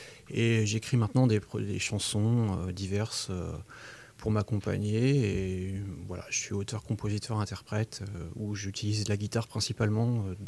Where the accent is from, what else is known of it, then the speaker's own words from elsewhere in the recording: Alençon, Normandy, France; Salut, bah … je viens d'Alençon